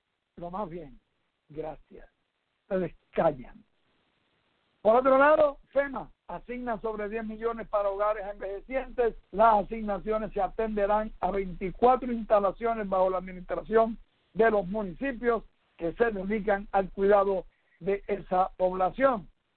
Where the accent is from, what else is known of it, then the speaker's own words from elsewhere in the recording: Puerto Rico; Somos los puertorriqueños los que elegimos nuestros gobernantes